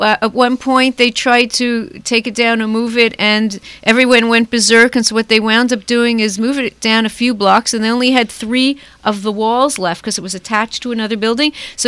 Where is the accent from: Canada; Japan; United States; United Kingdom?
Canada; Quebec; English is a second language; And we're from Quebec, so we're perfectly bilingual, so we start...